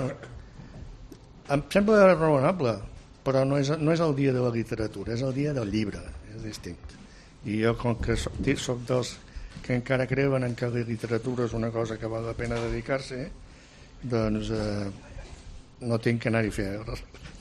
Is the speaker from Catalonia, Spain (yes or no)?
no; Balearic Islands, Spain; moved away as an adult; Jo recordo el Sant Jordi quan vaig venir a estudiar, perquè som de Mallorca i vaig venir a estudiar el 66, 67.